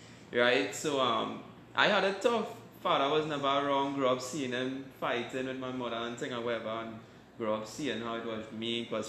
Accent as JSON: {"language": "English", "town": "Mayaro", "region": "Mayaro–Rio Claro", "country": "Trinidad & Tobago", "tie": "born or raised there", "said": "well, we grew up in Mayaro side, right?"}